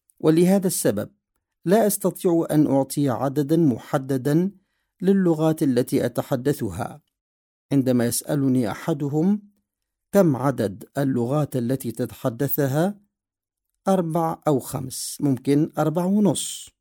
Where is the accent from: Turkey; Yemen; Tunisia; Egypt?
Yemen; also born or lived in Ethiopia; فإذا قلت أنا يمني وأتحدث اللغة العربية، الناس ستفترض أني الشخص العربي المعتاد في مخيلتهم، وبالتأكيد هذا ليس أنا. وإذا قلت إني إثيوبي وأتحدث الأمهرية،